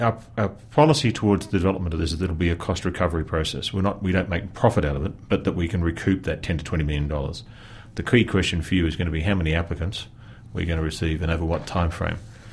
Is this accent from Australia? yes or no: yes; Australia; my home country, which is Australia.